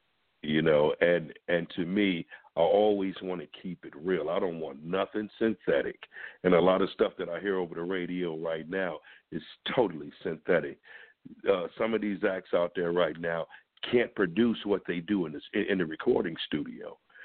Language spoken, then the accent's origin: English; Flint, Michigan, United States; I grew up in Flint, Michigan, you know, and I was always told, man, that's just a dream, brother.